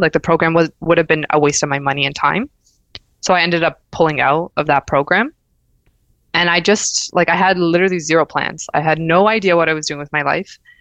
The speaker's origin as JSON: {"language": "English", "town": "Mississauga", "region": "Ontario", "country": "Canada", "said": "I applied locally, so I'm from Toronto, Mississauga"}